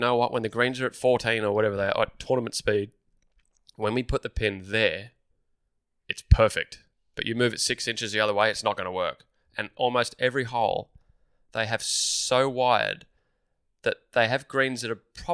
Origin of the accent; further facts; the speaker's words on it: Melbourne, Victoria, Australia; Like that's growing up in Melbourne.